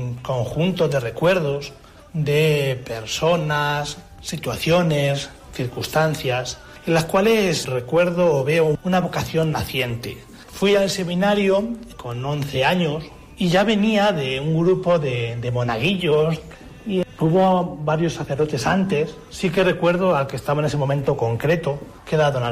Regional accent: Pedro Muñoz, Castilla-La Mancha, Spain; born there; nací en Pedro Muñoz el 7 de junio del 82

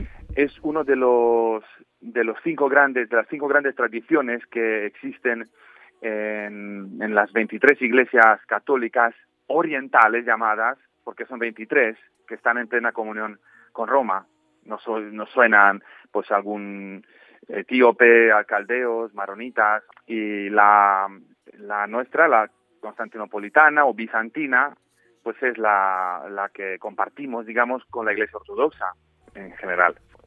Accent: Transylvania, Romania; now in Ciudad Real, Spain; Yo soy de Rumanía, de Transilvania, y había estado en el Seminario de Madrid formándome, y luego desde 2005 estoy en la diócesis de Ciudad Real

